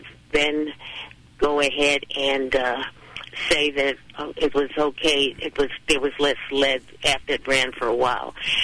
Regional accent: Bronx, New York, United States; as you know, I'm originally from the Bronx, but went to school here in the United States, but also went to London University where I did public health.

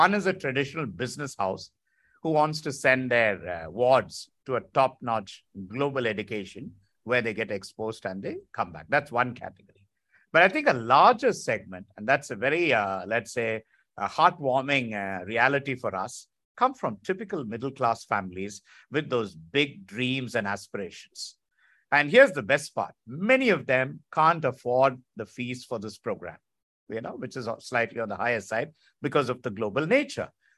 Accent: India; I might live in Dubai or you might live in London, but at root, at heart, we are Indian.

